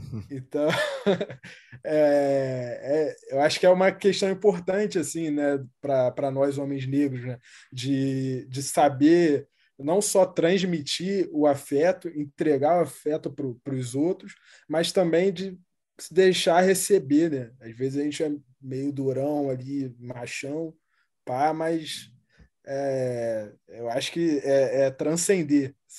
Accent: Rio de Janeiro, Brazil; eu cresci no Morro do Jacarezinho, aqui na zona norte do Rio

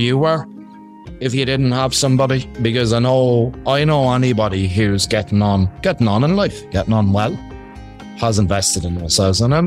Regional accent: Ireland; accent: Irish; I'm Irish. I hope you can get that from my Irish accent.

